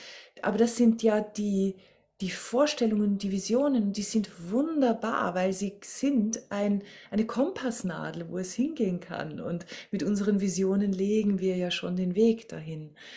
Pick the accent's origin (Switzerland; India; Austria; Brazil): Austria; now in Germany; ich bin ja Österreicherin, lebe aber auch in Deutschland